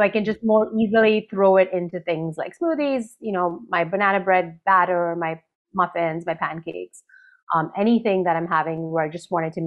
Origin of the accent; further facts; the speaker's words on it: India; Growing up in India, I ate it a lot in rice dishes and curries.